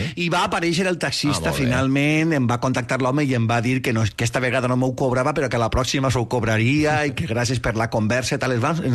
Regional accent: Valencian Community, Spain; Estem parlant de l'esmorzar que entenc jo com a valencians o és el desdejuni vostre?

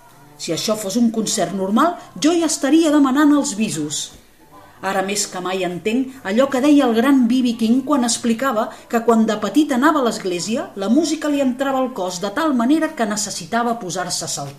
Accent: Barcelona, Catalonia, Spain; now in United States; Els diu que vinc de Barcelona, que estic fent un viatge per la ruta

